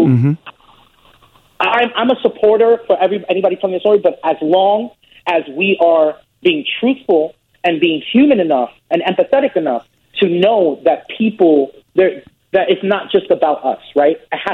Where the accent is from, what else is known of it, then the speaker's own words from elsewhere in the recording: Bronx, New York, United States; You know, I grew up in the Bronx, New York. We grew up in not having that much money